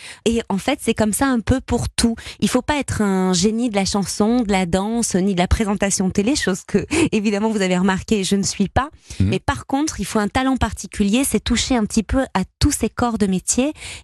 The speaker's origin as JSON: {"language": "French", "town": "Marseille", "region": "Provence-Alpes-Côte d'Azur", "country": "France", "also_born_or_lived": "Paris", "moved": "as an adult", "said": "j'ai habité 17 ans à Paris alors que je suis marseillaise. Hein, ouais. Je suis arrivée à 19 ans."}